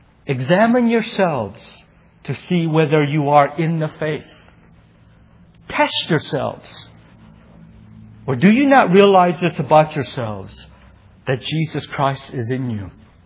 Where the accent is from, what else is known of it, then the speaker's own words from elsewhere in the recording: Indiana, United States; I came from Indiana, I'm very bad in geography. So I know where Indiana is.